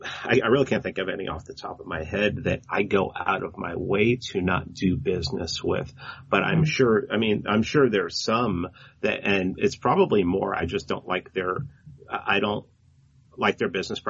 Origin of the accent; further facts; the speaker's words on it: Bronx, New York, United States; my dad's Puerto Rican and I'm from the Bronx. I'm from right over the bridge from you.